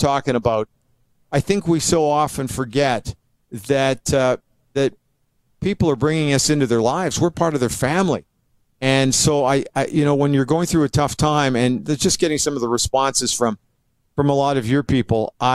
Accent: Edmonton, Alberta, Canada; also born or lived in Moose Jaw; Well, I grew up in Edmonton, but I spent 5 years in Moose Jaw, which I love.

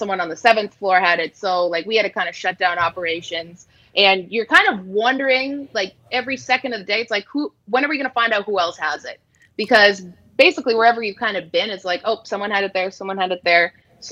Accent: Toronto, Ontario, Canada; I'm like technically not from there. I'm from Toronto.

